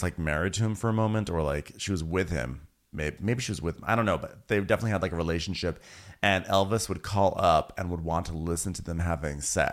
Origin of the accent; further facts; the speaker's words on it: Tasmania, Australia; I'm from Australia. Close. I'm actually raised in Tasmania.